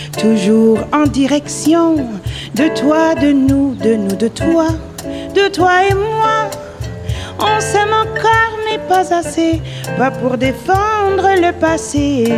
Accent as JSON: {"language": "French", "town": "Sudbury", "region": "Ontario", "country": "Canada", "tie": "born or raised there", "lives_now": "Toronto, Canada", "said": "ici, on est chez moi, à Toronto, où j'habite depuis 9 ans, plus ou moins. Mais je suis née et j'ai grandi dans le nord de l'Ontario, dans une belle ville qui s'appelle Sudbury, Ontario."}